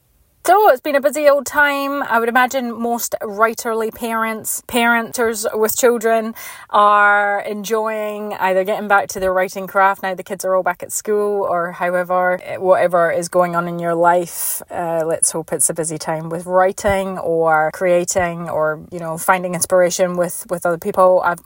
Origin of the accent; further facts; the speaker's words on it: Scotland, United Kingdom; I grew up in Scotland and we did sledding in the snow.